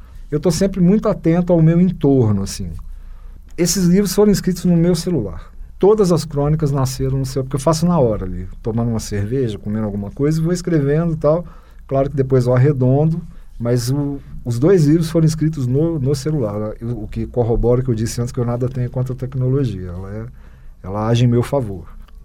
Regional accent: Minas Gerais, Brazil; Como bom mineiro, eu pedi 3 leituras críticas

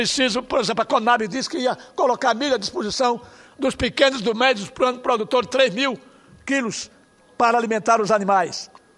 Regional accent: Alagoas, Brazil; E lá para o meu estado de Alagoas

